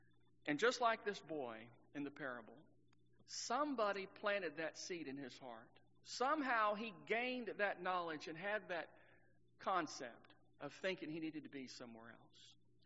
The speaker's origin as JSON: {"language": "English", "region": "Texas", "country": "United States", "tie": "born or raised there", "said": "I grew up in Texas, and where I grew up, it was very flat."}